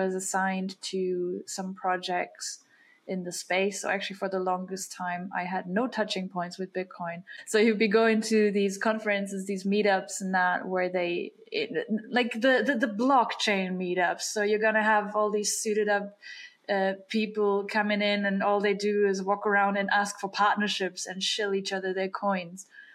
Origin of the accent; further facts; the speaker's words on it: Germany; moved away as an adult; I grew up in Germany. Then I left Germany at 18 years old.